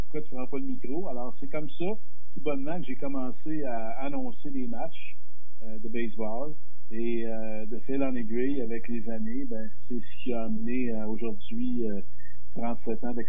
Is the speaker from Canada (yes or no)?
yes; Montreal, Quebec, Canada; J'ai grandi dans Villeray avec les Expos dans les années 70. Je demeurais à 4 rues du Parc Jarry.